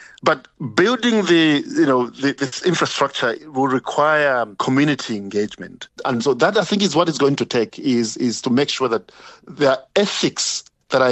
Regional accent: Zambia; When I was growing up in Zambia, in the villages and townships, you know, I will go down with malaria.

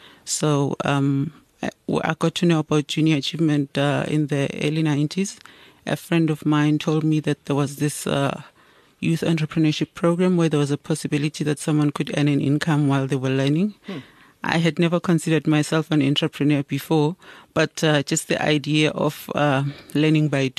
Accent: Soweto, Gauteng, South Africa; Okay, I was born and raised in Soweto, Mofolo South.

